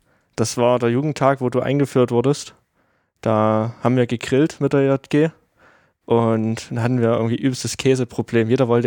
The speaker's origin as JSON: {"language": "German", "town": "Wüstenbrand", "region": "Saxony", "country": "Germany", "said": "Genau, ich komme aus Wüstenbrand. Das ist ein kleiner Ortsteil davon."}